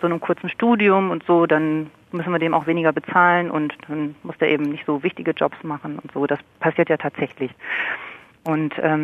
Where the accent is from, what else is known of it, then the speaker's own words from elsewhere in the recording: Germany; hier in Deutschland, bei uns in Deutschland ist das ja so, dass die Bachelorstudenten befürchten, dass sie nicht einen Master machen können.